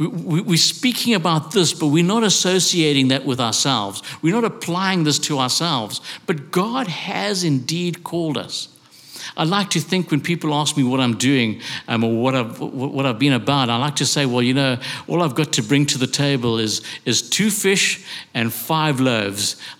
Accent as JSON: {"language": "English", "country": "South Africa", "said": "I mean, I'm a South African."}